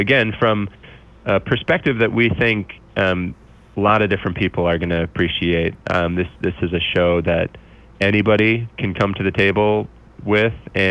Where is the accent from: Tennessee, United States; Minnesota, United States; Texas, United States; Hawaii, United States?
Minnesota, United States; I grew up in the Twin Cities area. So that's sort of my comparison.